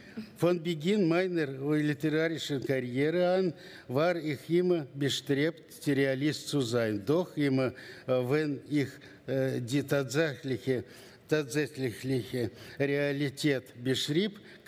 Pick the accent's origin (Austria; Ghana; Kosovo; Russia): Russia; Bei uns in Russland sagt man, man will einen Fleischwolf bauen oder eine Nähmaschine